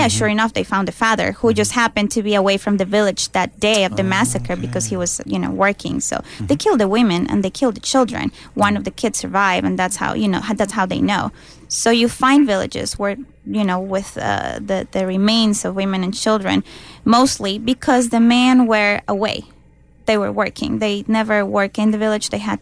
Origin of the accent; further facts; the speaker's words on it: Colombia; Yes, actually, I'm from Colombia. My focus probably is Colombia, just because of the fact that I'm from there.